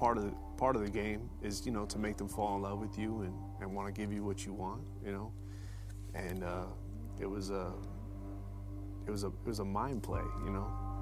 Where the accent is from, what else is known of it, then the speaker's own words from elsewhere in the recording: New York, United States; I grew up on the East Coast, New York, right outside of the city.